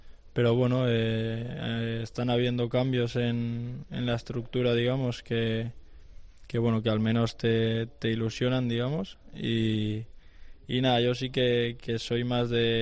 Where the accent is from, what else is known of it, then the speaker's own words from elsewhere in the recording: Valencia, Valencian Community, Spain; yo hablo ahora por mí, soy de Valencia, soy del Valencia también, y creo que no hay mejor sitio bueno, para hacer una carrera con mi gente rodeado.